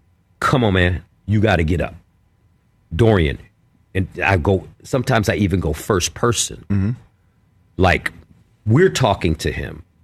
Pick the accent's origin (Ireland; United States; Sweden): United States; Detroit, Michigan; In Detroit. Yes.